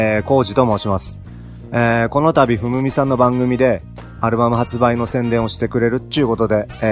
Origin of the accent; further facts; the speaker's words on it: Hakodate, Hokkaido, Japan; ふむみさんは地元北海道函館の大先輩でありまして、自分らがクッソガキの頃からお世話になってるわけです。